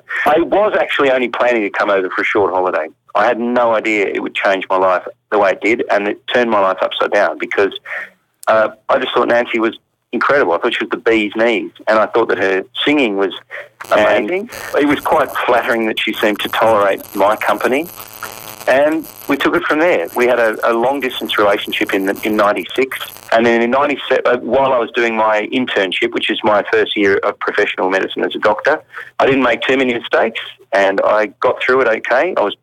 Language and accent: English; Australia; as an Australian, who'd listened to their music since I was a child